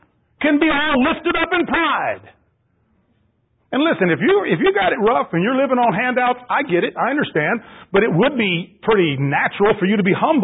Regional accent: United States; I'm proud I'm an American. I'm proud I'm an American.

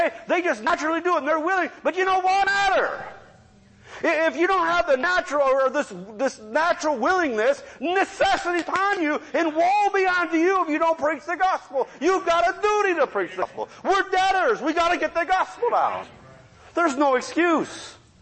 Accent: Michigan, United States; You know, I come from Michigan. You don't give hugs in Michigan.

